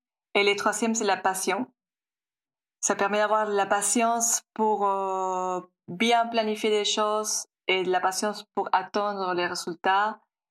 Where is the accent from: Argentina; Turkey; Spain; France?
Argentina; je viens d'Argentine